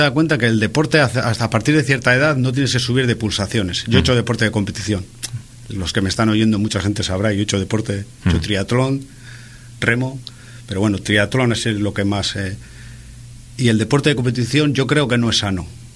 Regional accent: Laredo, Cantabria, Spain; moved away as an adult; Yo, por suerte, hice el servicio militar en Gran Canaria y con 18 años tuve que salir de Laredo. Bueno, tuve que salir. Quería salir y la mili me proporcionó salir de Laredo.

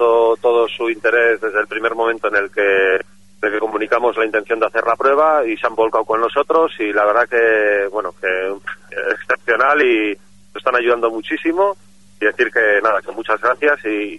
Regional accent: Laredo, Cantabria, Spain; para mí Laredo es donde vivo, es de donde soy y lo es todo.

